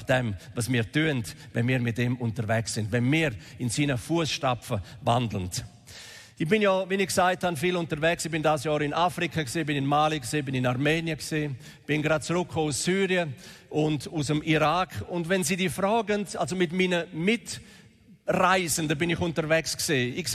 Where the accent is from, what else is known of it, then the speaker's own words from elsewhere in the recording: Graubünden, Switzerland; Ich bin ja im Engadin aufgewachsen und das sind alles ein bisschen spezielle Leute, die Bergler. Wir sind alle ja Bergler als Schweizer.